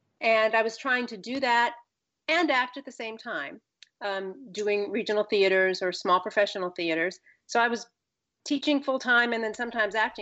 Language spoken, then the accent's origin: English; Bedford, Indiana, United States; No, I grew up in Bedford, Indiana. So I'm a Midwesterner.